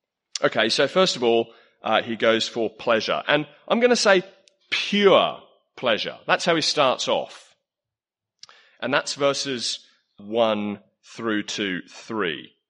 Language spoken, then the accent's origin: English; Australia; I grew up in a place by the coast, and it's a sort of little holiday town in Australia that lots of people come to.